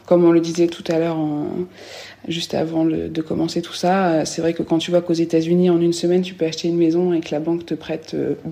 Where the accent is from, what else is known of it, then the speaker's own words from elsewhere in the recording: Normandy, France; now in Bordeaux, France; nous, voilà, comme je l'ai dit, on vient de Normandie. Donc à Bordeaux, on ne connaît absolument personne.